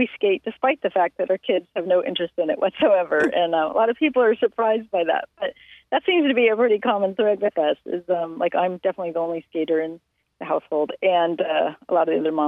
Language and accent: English; Newport Beach, California, United States; I grew up in Newport Beach. A lot of my girlfriends and I rode skateboards.